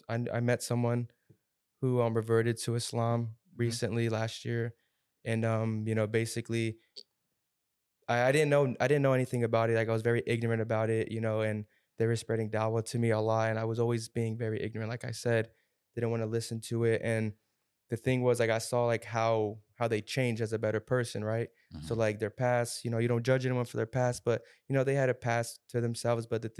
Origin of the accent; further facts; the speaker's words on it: Sarasota, Florida, United States; I'm from Sarasota, Sarasota, Florida.